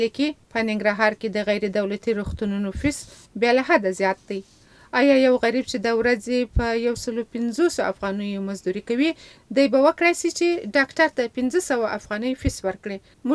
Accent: Afghanistan; د دولت نه د یو افغان په حیث هیله کوم چې د لیرې سیمو مکتبونو ته هم جدي پاملرنه وکړي

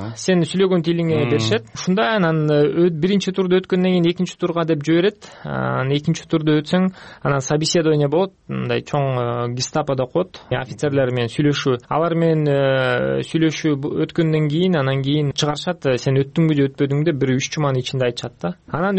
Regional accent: Petrovka, Chuy Region, Kyrgyzstan; now in France; Эң биринчи мен өзүм Кыргызстандан төрөлгөм, Чүй областында Петровка деген айылдан болгом. Ата энем ошоктан.

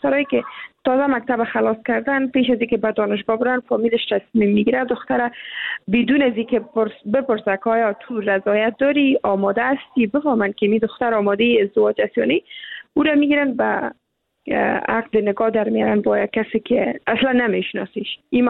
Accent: Afghanistan; ما هم افغان هستیم

